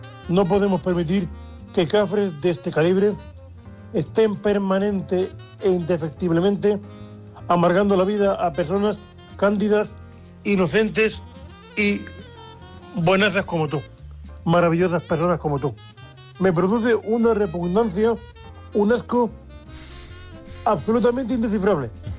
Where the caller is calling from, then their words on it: Murcia, Region of Murcia, Spain; de Murcia. Bien hallado otra vez con vosotros.